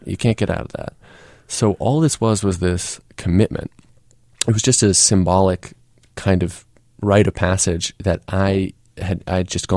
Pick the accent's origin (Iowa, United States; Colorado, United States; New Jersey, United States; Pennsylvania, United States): Pennsylvania, United States; Swarthmore; So I had avoided the choice when I was a kid growing up in Swarthmore.